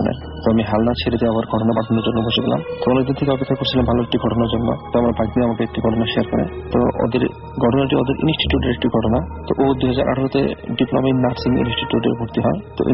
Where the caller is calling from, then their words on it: Tangail, Dhaka Division, Bangladesh; আমি টাঙ্গাইল থেকে